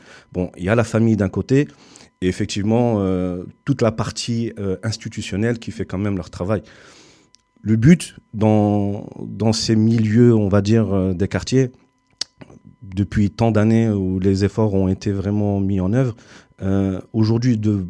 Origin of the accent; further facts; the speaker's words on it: Orléans, Centre-Val de Loire, France; 37 ans, orléanais, natif d'Orléans, La Source. J'ai grandi à La Source.